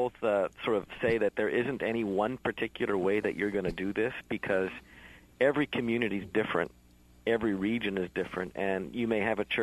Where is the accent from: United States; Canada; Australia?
Canada; Western Canada; I grew up farming in Western Canada